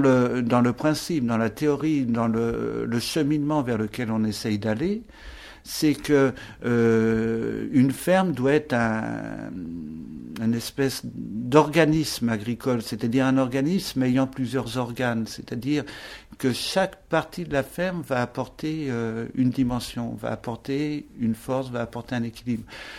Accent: France; Et même chez nous, en France, ça fait pas si longtemps que tous ces calendriers lunaires se sont développés

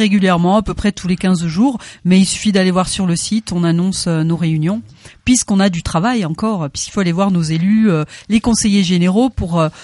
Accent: Occitanie, France; la mobilisation est en train de monter depuis un mois. chez nous en Aveyron

